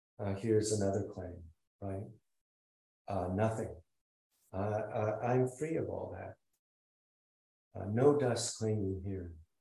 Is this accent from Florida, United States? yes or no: no; Seattle, Washington, United States; born there; I can say I was born in Seattle, but I have no memory of that.